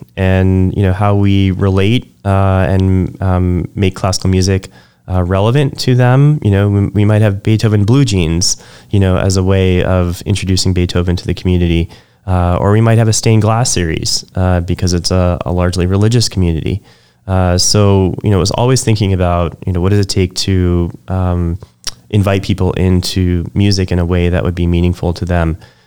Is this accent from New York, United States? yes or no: yes; New York, United States; I grew up in New York.